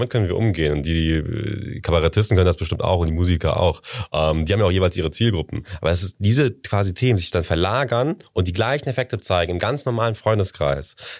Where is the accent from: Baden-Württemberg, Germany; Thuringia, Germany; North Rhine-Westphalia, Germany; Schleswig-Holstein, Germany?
North Rhine-Westphalia, Germany; Dortmund; Ich komme aus Dortmund